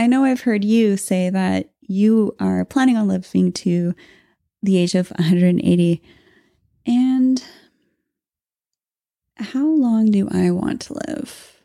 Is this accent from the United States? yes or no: no; Canada; Because we're Canadian.